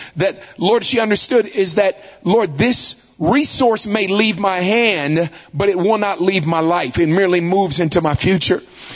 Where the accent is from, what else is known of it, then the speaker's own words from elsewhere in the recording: California, United States; I'm from California.